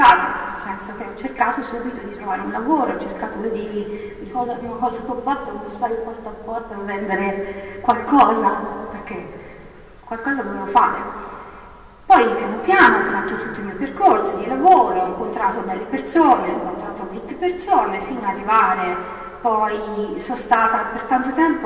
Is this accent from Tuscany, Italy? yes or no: yes; Tuscany, Italy; accent: Tuscan; scusate l'accento toscano, sono toscana